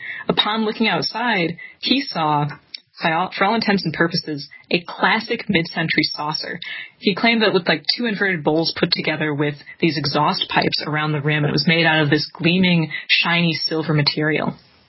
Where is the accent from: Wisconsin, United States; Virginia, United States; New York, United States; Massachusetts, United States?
Wisconsin, United States; it also occurred in my home state of Wisconsin, which, that's just an added bonus for me.